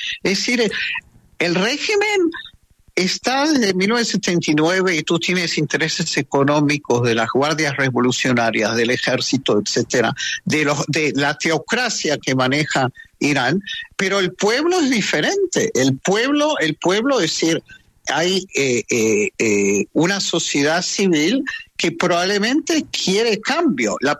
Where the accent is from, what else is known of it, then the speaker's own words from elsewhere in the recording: Argentina; moved away as an adult; lo digo como judío argentino, ¿no? Yo me mudé aquí hace 46 años